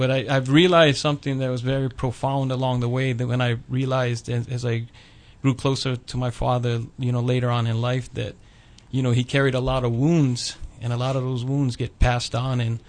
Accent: Hilo, Hawaii, United States; also born or lived in Kona; I grew up on the Big Island of Hawaii, first on the Kona side.

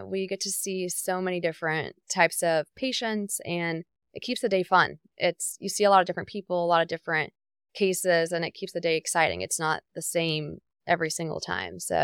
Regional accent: Jacksonville, Florida, United States; I grew up in Jacksonville, and I went to Ponte Vedra High School and got my bachelor's degree in public health at the University of North Florida.

